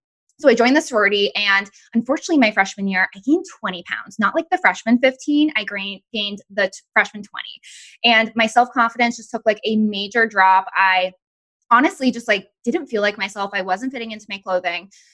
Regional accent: Massachusetts, United States; So I grew up actually in Massachusetts

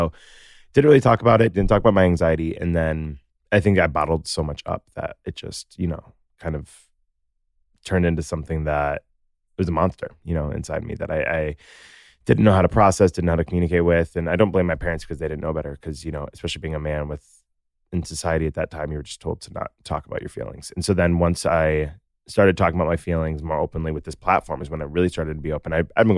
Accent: Naperville, Illinois, United States; I'm from Naperville.

